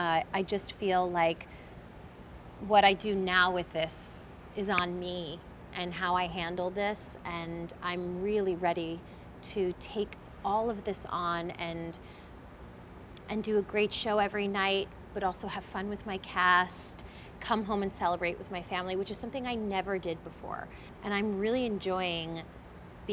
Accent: Bronx, New York, United States; born there; I was born in the Bronx. My mom was a nurse, my father owned a deli.

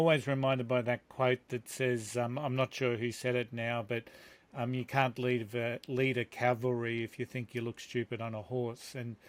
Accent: Australia; because I'm Australian, some of our American listeners may not get that whole gist

